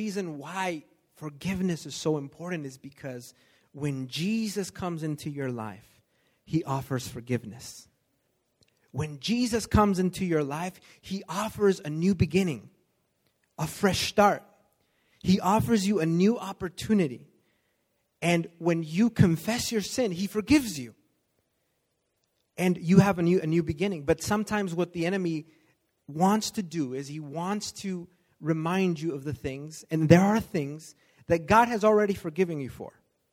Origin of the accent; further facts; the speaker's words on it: Mexico; now in United States; Kind of like when I was growing up in Mexico, we didn't have a drying machine.